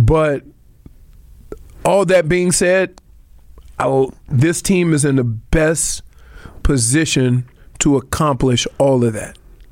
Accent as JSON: {"language": "English", "region": "Louisiana", "country": "United States", "said": "here's how I was taught because I came from Louisiana and I went up to Michigan."}